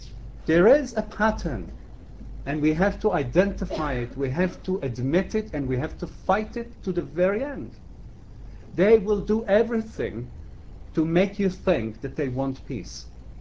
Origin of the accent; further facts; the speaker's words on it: Israel; now in United Kingdom; I'm, as an Israeli Jew, as a human being, as a British citizen, as a socialist, as a nice guy, asking you to help the Israelis lose the occupation.